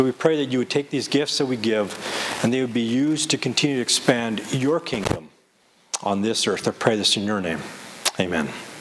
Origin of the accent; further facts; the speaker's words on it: Canada; I come from Canada, the best country on earth